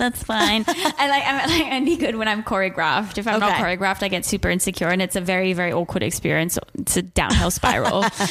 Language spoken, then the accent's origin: English; Switzerland; So I grew up in Switzerland